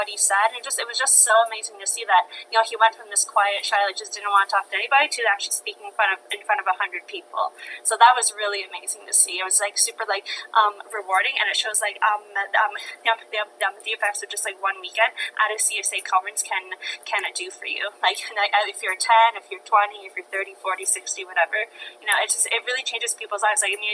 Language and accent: English; London, Ontario, Canada; now in Ottawa, Canada; I'm originally from London, Ontario, but I'm currently living in Ottawa, Ontario, and I work as a nurse here.